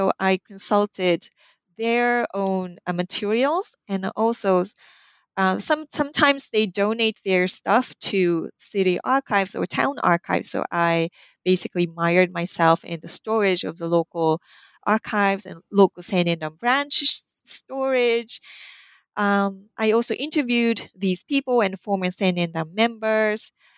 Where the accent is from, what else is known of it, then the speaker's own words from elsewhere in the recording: Japan; I had language training in Chinese and Korean, and I was raised in Japan.